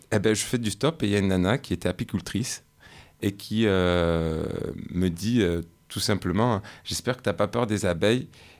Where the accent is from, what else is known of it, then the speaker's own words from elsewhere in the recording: Provence-Alpes-Côte d'Azur, France; Donc, me présenter, ben, je suis un habitant marseillais, maintenant depuis quelques années, mais je suis natif de la Provence, de là où il y a les lavandes, les oliviers, même si Marseille, ça fait partie de la Provence.